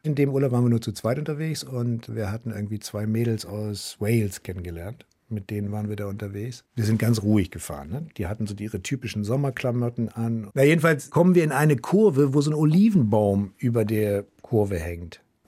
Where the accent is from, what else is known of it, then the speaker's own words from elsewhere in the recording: Germany; als Deutscher denkt man ja beim Motorradfahren, Motorrad ist eine geile Sache, wenn das Wetter schön ist, wenn es nicht regnet. So, damit wachsen wir auf